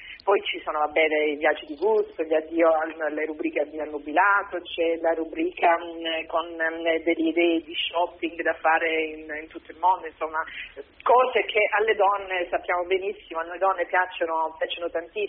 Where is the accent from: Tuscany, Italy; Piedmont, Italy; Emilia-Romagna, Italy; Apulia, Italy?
Apulia, Italy; pur essendo, diciamo, a 300 chilometri, poi, perché sono della provincia di Brindisi